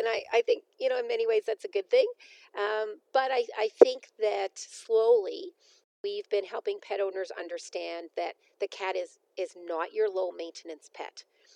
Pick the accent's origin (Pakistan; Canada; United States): Canada; being a Canadian practitioner